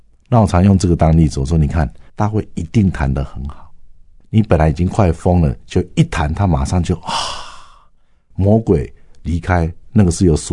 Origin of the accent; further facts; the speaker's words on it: Taiwan; 可是因为我是台湾来的